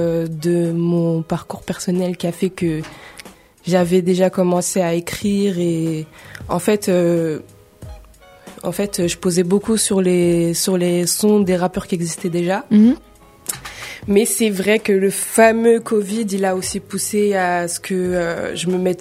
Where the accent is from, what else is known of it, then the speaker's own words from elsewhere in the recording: Paris, Île-de-France, France; moi je viens de Paris, Paris 11, La Roquette, Sedaine, Bastille, La Tume, on connaît.